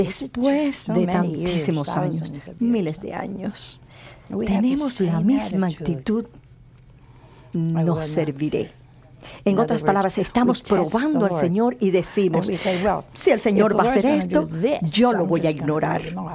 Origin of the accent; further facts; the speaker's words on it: Canton, Ohio, United States; born there; Pues está a 30 kilómetros de donde yo nací, en Canton, Ohio.